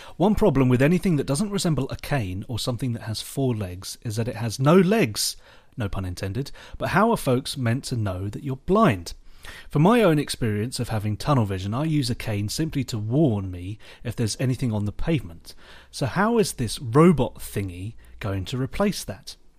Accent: East of England, United Kingdom; when I say I'm going home for Christmas, because I'm from Hertfordshire, I would say I'm going home to the Shire

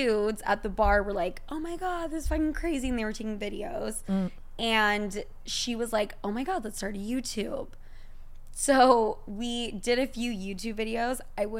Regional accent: Utah, United States; Like, I grew up in Utah, which is very conservative, and a lot of Mormons live there.

